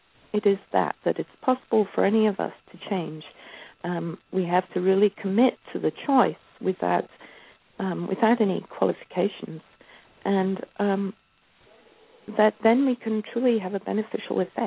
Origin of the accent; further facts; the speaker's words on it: Scotland, United Kingdom; moved away as an adult; now in United States; I grew up in Scotland and I moved to Northern California when I was 30.